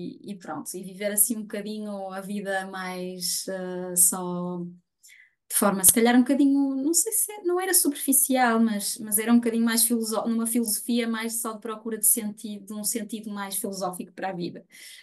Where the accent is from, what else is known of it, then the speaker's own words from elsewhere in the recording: Porto, Portugal; eu sou do Porto, e moro no centro do Porto